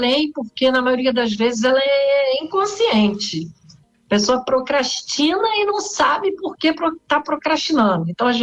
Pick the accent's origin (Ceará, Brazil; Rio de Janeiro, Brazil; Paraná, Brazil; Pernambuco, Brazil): Rio de Janeiro, Brazil; Niterói; also born or lived in São Paulo / Campinas; Olha, gente, eu moro em Niterói, sou niteroiense, aqui no Rio de Janeiro.